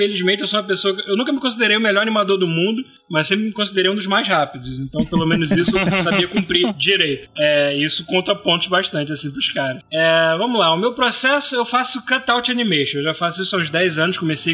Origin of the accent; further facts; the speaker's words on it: Brazil; Portuguese is a second language; Eu apanhei muito porque eu sou brasileiro. Meu inglês é bom, mas tipo, é bom 80%, 70%. Não é bom 100%.